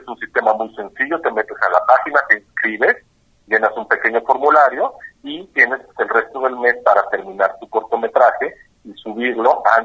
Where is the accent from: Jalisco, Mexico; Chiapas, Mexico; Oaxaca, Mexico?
Jalisco, Mexico; sobre cómo somos los jaliscienses